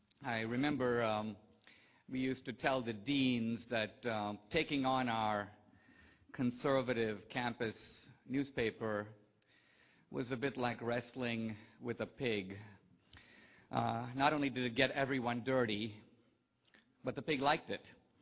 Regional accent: Mumbai, Maharashtra, India; I come from Bombay, India. My family is from a part of India called Goa. I was born Christian.

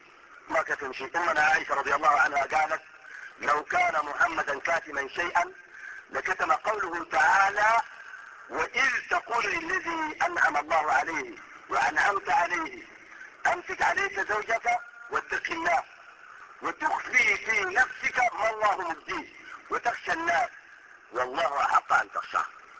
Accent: Sudan; احنا بنعرف كسودانيين معترفين بمذاهب اربع مذاهب

